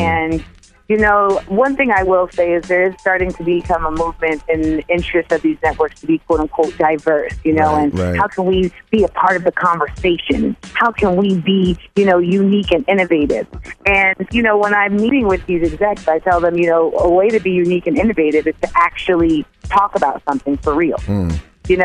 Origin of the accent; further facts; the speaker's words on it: Grenada; And also, you know, I am from Grenada. That is my fellow Grenadian brethren.